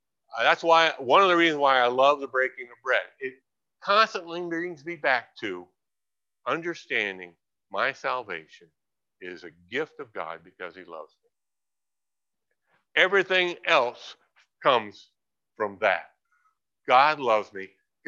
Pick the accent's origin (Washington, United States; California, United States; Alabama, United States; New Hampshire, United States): California, United States; I remember growing up in California.